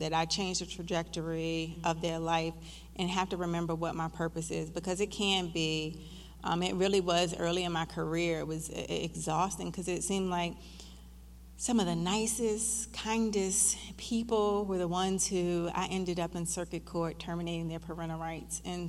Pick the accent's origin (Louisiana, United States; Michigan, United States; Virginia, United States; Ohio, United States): Virginia, United States; Varina; I grew up in Verina, and I'm like, I've got to go in the inner city.